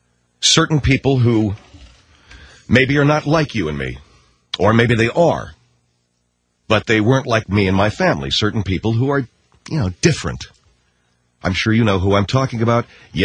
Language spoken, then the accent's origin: English; Los Angeles, California, United States; I grew up in Los Angeles. The only reason why I bring that up is because it's the only reason why I'm here. If I didn't grow up here, I wouldn't be here.